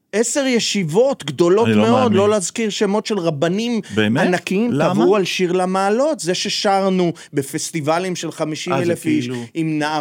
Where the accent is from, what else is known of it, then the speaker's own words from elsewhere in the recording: Central District, Israel; גדלתי בכפר קטן בשרון